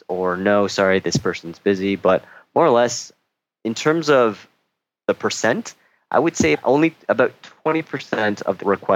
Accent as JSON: {"language": "English", "town": "Toronto", "region": "Ontario", "country": "Canada", "lives_now": "South Korea", "said": "I'm from Canada, specifically Toronto. And for myself right now, I'm currently living in South Korea, where I work as a teacher."}